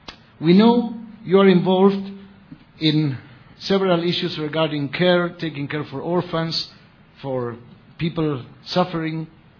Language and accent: English; Argentina; I come from Argentina